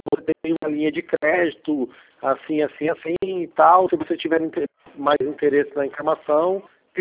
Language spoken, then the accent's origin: Portuguese; Arapongas, Paraná, Brazil; Sou de Arapongas.